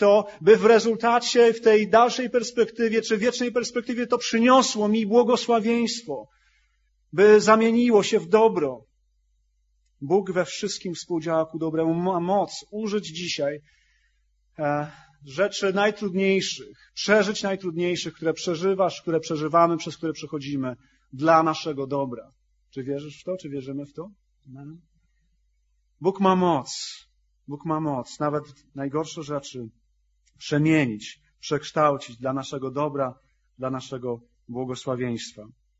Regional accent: Świnoujście, West Pomeranian Voivodeship, Poland; I tam w Świnoujściu, skąd pochodzę, szliśmy z grupą młodzieży

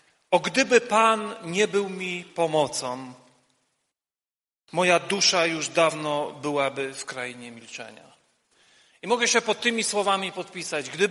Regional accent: Dąbrowa Górnicza, Silesian Voivodeship, Poland; Faktycznie przyjechałem z Dąbrowy Górniczej. Służę obecnie w zborze w Katowicach.

